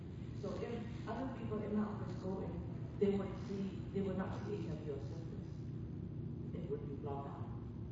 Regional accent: Ohio, United States; And I'm from Ohio.

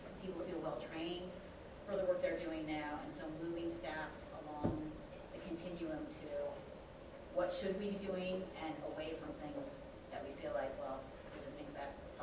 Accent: Washington, United States; from Washington State.

